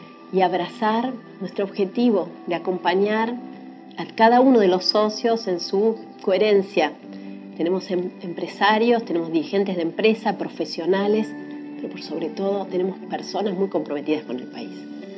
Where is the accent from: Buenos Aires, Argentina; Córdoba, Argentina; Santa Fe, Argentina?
Santa Fe, Argentina; Rosario; soy una persona que soy de Rosario, sé lo que es Rosario hoy